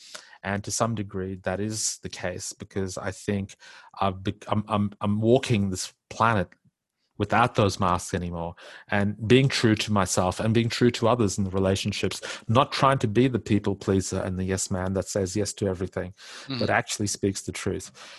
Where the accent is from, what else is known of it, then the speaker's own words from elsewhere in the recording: India; accent: Indian; One is I had to lose my Indian accent really quick.